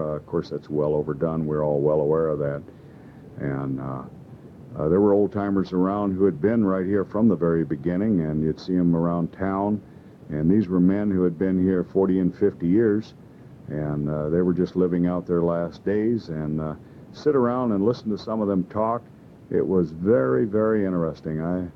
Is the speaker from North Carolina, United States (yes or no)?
yes; North Carolina, United States; moved away as an adult; now in Alaska, United States; Well, Jim, I came up from North Carolina in 1950. I had wanted to come to Alaska